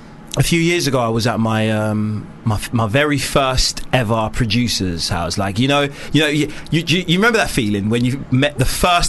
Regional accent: Nigeria; Don't embarrass yourself. Don't embarrass yourself. That's rule number one of being a Nigerian.

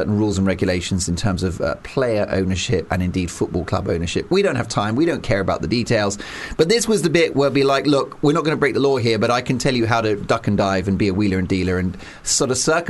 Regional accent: United Kingdom; That is our nature as British people.

